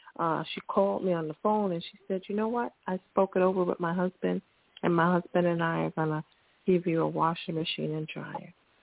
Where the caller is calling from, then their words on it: Wilkes-Barre, Pennsylvania, United States; I'm calling from Wilkes-Barre, Pennsylvania.